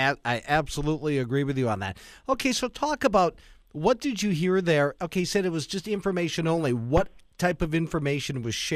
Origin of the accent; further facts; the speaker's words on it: Coleman, Wisconsin, United States; Jeff is actually from my hometown of Coleman. Went to the same high school a few years apart.